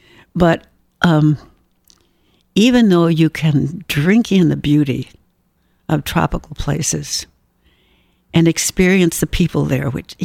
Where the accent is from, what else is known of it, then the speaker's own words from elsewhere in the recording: New England, United States; I grew up in New England.